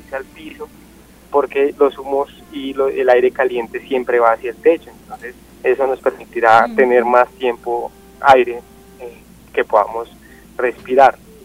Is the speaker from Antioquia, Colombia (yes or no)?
no; Sogamoso, Boyacá, Colombia; Yo no soy de Bogotá, yo soy de un municipio en Boyacá que se llama Sogamoso. Yo empecé como voluntario en Sogamoso.